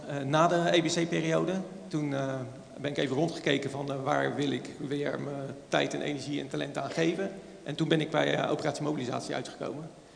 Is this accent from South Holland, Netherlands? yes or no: yes; Delft, South Holland, Netherlands; Ik ben in Delft opgegroeid. Dus daar kom ik vandaan. En heb ik de eerste, pak een beetje, 22 jaar gewoond.